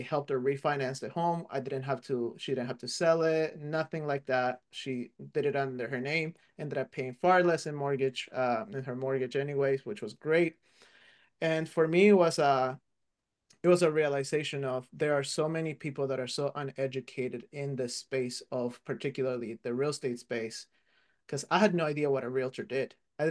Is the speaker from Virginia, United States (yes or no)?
yes; Manassas, Virginia, United States; the house that I grew up in Manassas, Virginia